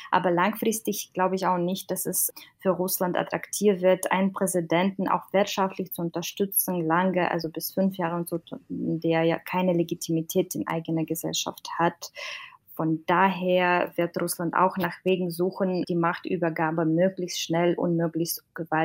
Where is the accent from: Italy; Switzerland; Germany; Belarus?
Belarus; Ich bin in Belarus geboren, aufgewachsen.